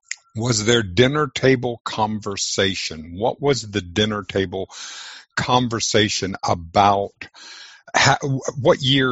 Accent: Victoria, Texas, United States; I grew up in Victoria, Texas, which is south central.

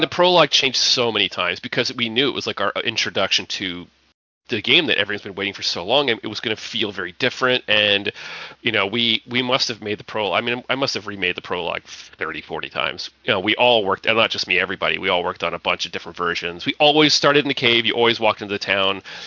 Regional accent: Bermuda; I grew up in Bermuda, which is a very small island off the eastern coast of America, and it's a British colony. It's like 20 miles wide. It's super small. It's like living in a very small town that you can't leave.

